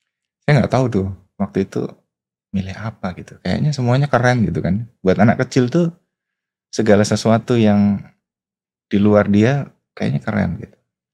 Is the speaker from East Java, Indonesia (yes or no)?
yes; Surabaya, East Java, Indonesia; Saya lahir di Surabaya. Besar di Surabaya. Orang tua saya keduanya dosen. Ayah dosen matematika. Ibu saya dosen ilmu pendidikan. Jadi saya lahir dibesarkan di lingkungan pendidikan.